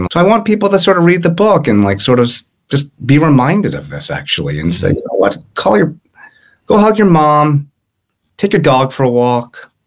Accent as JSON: {"language": "English", "town": "Boston", "region": "Massachusetts", "country": "United States", "tie": "born or raised there", "said": "And you know, the Boston Globe just did a piece. My hometown paper just did a piece on the book, which was really nice of them."}